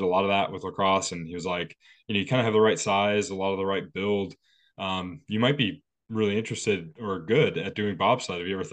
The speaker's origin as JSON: {"language": "English", "town": "Salt Lake City", "region": "Utah", "country": "United States", "tie": "born or raised there", "said": "I grew up in Salt Lake City, Utah."}